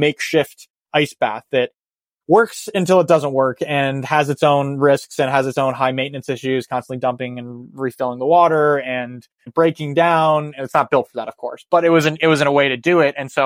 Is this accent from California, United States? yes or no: yes; San Diego, California, United States; I grew up in San Diego, California. I'm a sun creature. I'm a beach bum surfer.